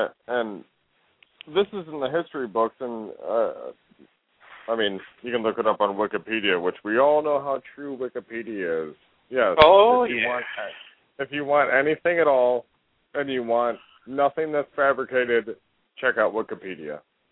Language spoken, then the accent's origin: English; Houston, Texas, United States; Yeah, he's Texas, and he's not far from where I grew up in Houston.